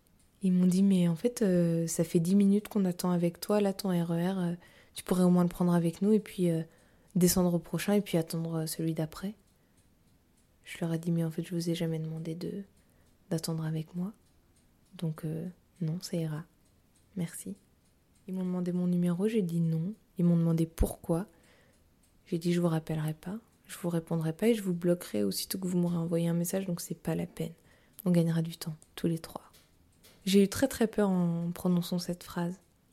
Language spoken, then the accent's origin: French; Saint-Malo, Brittany, France; Ils m'ont demandé d'où je venais. J'ai répondu de Bretagne. Et ils ont dit non mais pour de vrai tu viens d'où? J'ai répondu de Bretagne, de Saint-Malo.